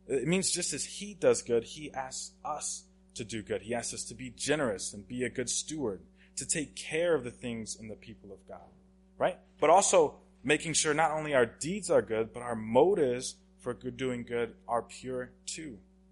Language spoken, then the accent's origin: English; Oklahoma, United States; I'm from Oklahoma, super landlocked state.